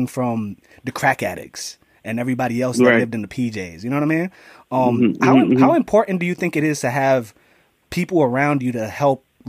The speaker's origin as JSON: {"language": "English", "town": "Bronx", "region": "New York", "country": "United States", "tie": "born or raised there", "said": "I was raised not too far from there. I was raised on Jackson Avenue, the 2 and the 5 train near St. Mary's Park."}